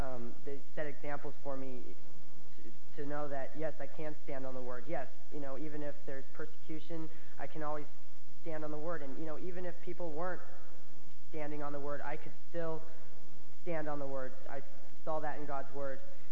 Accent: California, United States; I'm 19 and I'm from California.

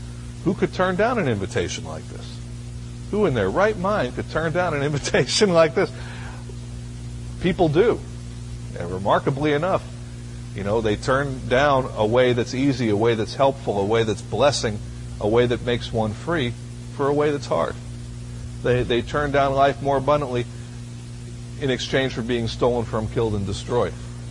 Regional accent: Northeast, United States; I was thrown into the Deep South fresh from being born and raised in the Northeast.

